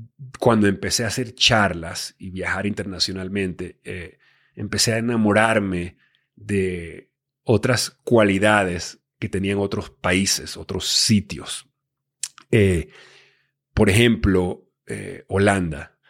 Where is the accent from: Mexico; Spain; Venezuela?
Venezuela; moved away as an adult; also born or lived in Miami / Los Angeles / New York; yo me crié en Venezuela. A los 18 años ya estaba que me quería escapar del país en deterioro. Me fui a Estados Unidos, al sueño americano. Estudié en Miami. Luego tuve la oportunidad de trabajar en televisión por muchos años en Los Ángeles, en Nueva York.